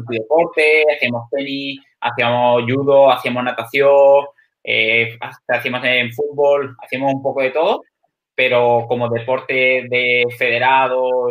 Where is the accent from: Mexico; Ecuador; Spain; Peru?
Spain; Málaga, Andalusia; yo soy de Málaga y bueno, me he criado casi toda mi vida aquí en Málaga, he pasado todo desde pequeñito, toda la juventud, hasta que bueno, sí que cuando ya empecé la universidad y empecé a lo mejor a competir en triatlón, sí que ya salí bastante de mi ciudad